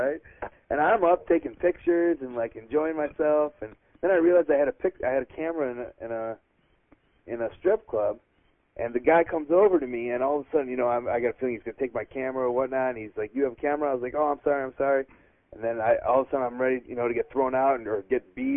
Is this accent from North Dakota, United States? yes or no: no; Chicago Ridge, Illinois, United States; And then, of course, Chicago Ridge, you know, my hometown.